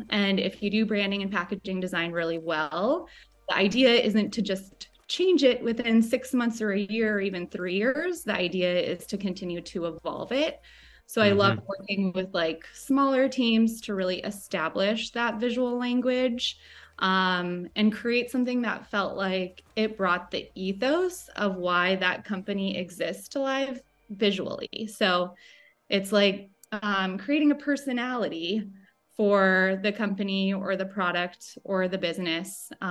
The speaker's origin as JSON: {"language": "English", "town": "Boulder", "region": "Colorado", "country": "United States", "tie": "born or raised there", "said": "I grew up in Boulder, Colorado."}